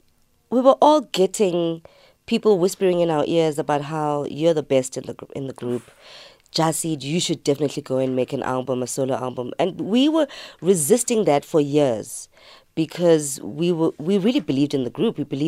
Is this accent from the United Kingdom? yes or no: no; South Africa; especially being a South African, where we've had this history of erasure of our cultures, of our languages, of all of this.